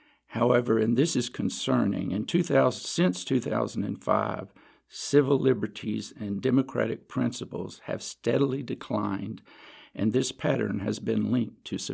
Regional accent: Arkansas, United States; Well, I grew up in Arkansas, and I attended Central High School

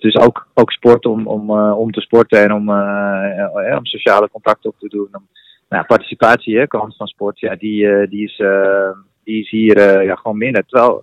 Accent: Netherlands; Dat zie je echt wel, dat wij dat in Nederland echt wel veel beter doen, hè.

